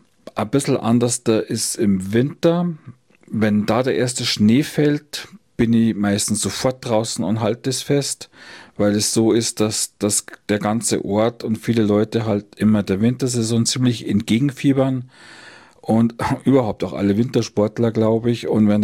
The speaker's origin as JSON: {"language": "German", "town": "Bayrischzell", "region": "Bavaria", "country": "Germany", "tie": "born or raised there", "said": "Also ich lebe jetzt schon seit 50 Jahren hier. Ich bin in Bayerischzell geboren und aufgewachsen."}